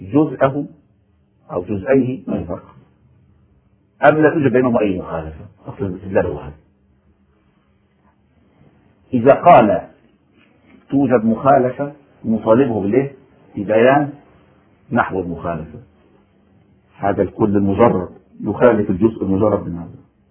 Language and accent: Arabic; Egypt; انت انسان جزائري انا انسان مصري